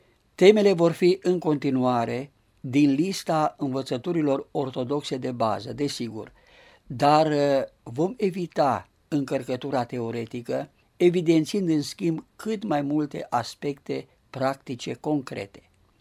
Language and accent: Romanian; Lunca, Bistrița-Năsăud, Romania; born there; în satul meu natal. E vorba de Lunca, comuna Șieuț, județul Bistrița Năsăud.